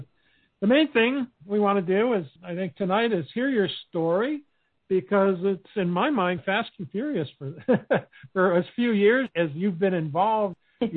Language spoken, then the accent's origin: English; Alaska, United States; I grew up in Alaska when I was a kid